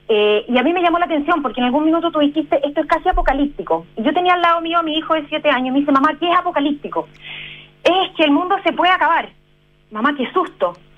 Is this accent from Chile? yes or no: yes; Chile; Si somos todos chilenos